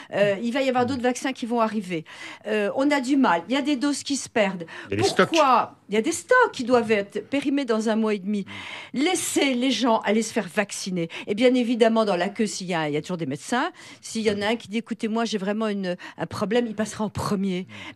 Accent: Paris, Île-de-France, France; Surtout en tant que parisienne, etc.

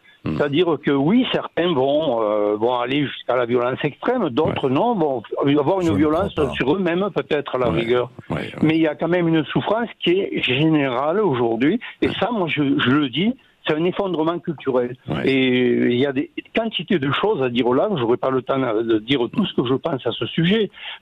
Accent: France; je suis né en Bien France, sûr.

